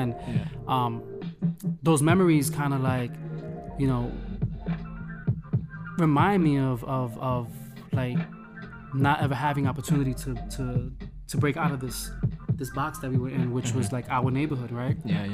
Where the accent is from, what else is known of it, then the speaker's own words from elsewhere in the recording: Bronx, New York, United States; So I'm born and raised, I'm in the South Bronx, 149th Wales Avenue. I love the fact that I'm from Wales Avenue